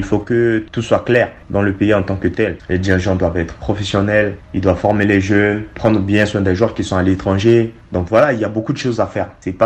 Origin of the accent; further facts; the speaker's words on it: Bangui, Central African Republic; moved away; also born or lived in Cameroon / Morocco; partir de loin de l'Afrique jusqu'à arriver en Europe, ça n'a pas été facile. Je suis parti de Bangui en 2012. Je suis arrivé au Cameroun.